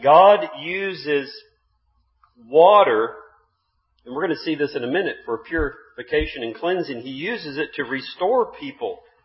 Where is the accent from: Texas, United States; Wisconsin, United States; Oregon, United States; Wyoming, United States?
Texas, United States; San Antonio; born there; I was born in San Antonio, Texas.